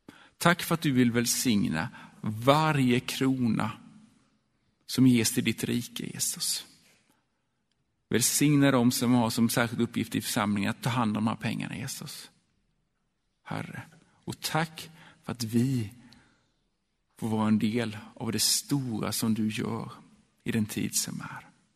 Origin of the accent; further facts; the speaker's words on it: Gnosjö, Jönköping County, Sweden; i Gnosjö där jag växte upp